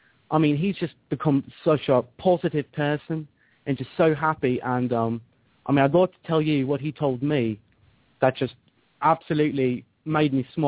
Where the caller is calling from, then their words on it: London, United Kingdom; I'm calling from the outskirts of London in the UK.